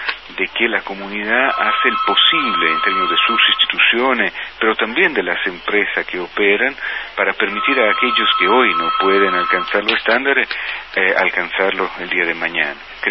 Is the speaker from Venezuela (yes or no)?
no; Italy; Spanish is a second language; yo como italiano, que sé que en mi país los mercados son mucho más saturados en ese sentido.